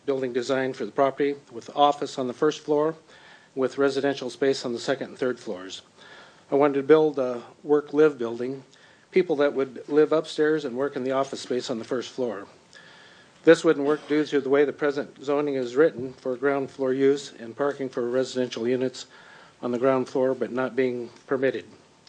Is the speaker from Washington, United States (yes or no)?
yes; Kirkland, Washington, United States; I grew up here in Kirkland. My family name's in the Winter Circle in the Marina Park. I've been fortunate enough to live all over Kirkland since 1959.